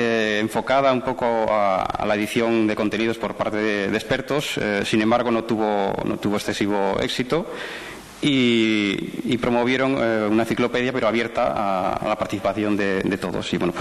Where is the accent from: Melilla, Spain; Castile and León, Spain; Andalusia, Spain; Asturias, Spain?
Castile and León, Spain; Astorga; la entrada que existía sobre Astorga, que es la ciudad de donde yo soy